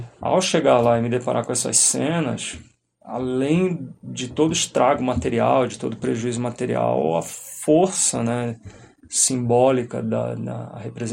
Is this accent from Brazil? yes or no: yes; Santos, São Paulo, Brazil; now in Brasília, Brazil; Eu sou do litoral de São Paulo, sou da cidade de Santos.